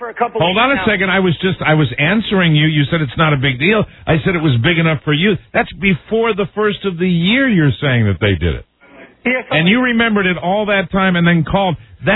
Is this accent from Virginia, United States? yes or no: yes; Fairfax, Virginia, United States; now in Westchester County, United States; I'm up here in Westchester County. I'm from Fairfax.